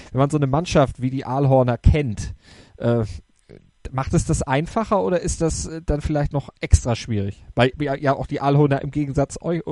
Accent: Bredstedt, Schleswig-Holstein, Germany; hattet ja im letzten Jahr schon im Bredstedt in Nordfriesland, übrigens meiner alten Heimat

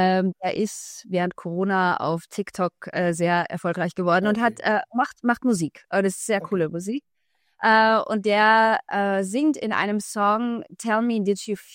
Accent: Austria; moved away as an adult; now in Cologne, Germany; sobald ich auch nach Österreich fahre, rutsche ich zurück in meinen Dialekt, in meine Art und Weise zu reden, wie ich das, bis ich 25 Jahre alt war, getan habe.

